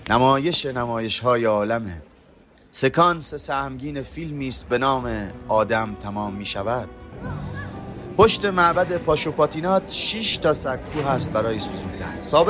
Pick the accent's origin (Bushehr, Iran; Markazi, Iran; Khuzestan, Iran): Bushehr, Iran; now in Tehran, Iran; من از بوشهر میام تهران.